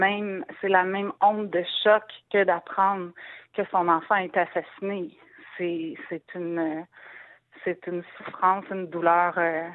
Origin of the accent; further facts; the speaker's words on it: Quebec, Canada; Audrey est québécoise. Nous sommes québécois, ses parents.